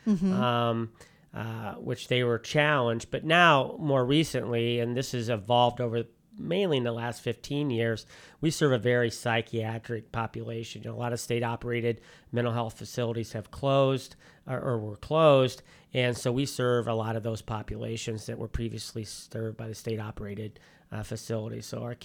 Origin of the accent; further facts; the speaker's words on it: Charleston, Illinois, United States; Well, I'm a hometown guy. I grew up in Charleston, got my graduate degree at U